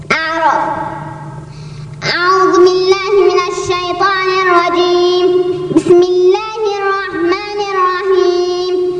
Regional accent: Isfahan, Iran

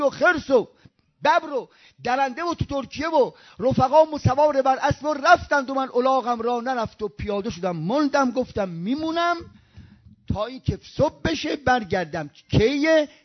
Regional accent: Rasht, Gilan, Iran; من بچه رشتم

